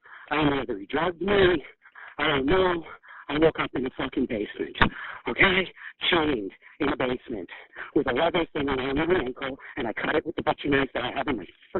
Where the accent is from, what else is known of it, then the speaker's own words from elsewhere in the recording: New York, United States; I'm from New York. I'm walking down the street with a picture of my sweetheart.